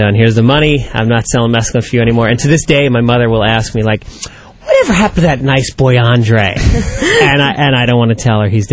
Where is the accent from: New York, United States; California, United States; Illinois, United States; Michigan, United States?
New York, United States; You know, I grew up in New York, and I was a very different person than I am now.